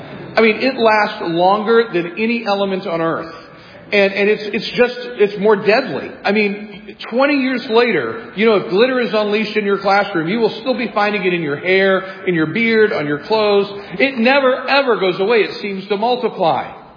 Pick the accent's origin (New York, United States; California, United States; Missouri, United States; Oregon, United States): Missouri, United States; St. Louis; You know, I grew up here in St. Louis